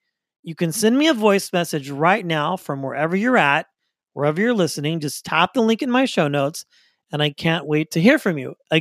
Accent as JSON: {"language": "English", "region": "California", "country": "United States", "tie": "born or raised there", "said": "I am on the train coming from San Jose to my hometown in the Bay"}